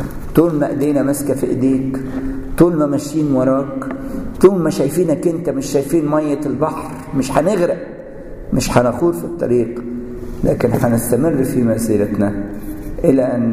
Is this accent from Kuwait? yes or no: no; Egypt